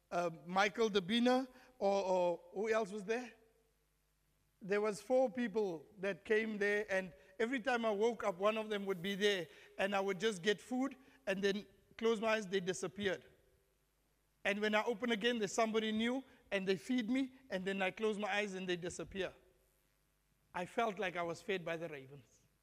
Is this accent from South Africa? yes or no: yes; South Africa; I come from Africa, as you know, South Africa.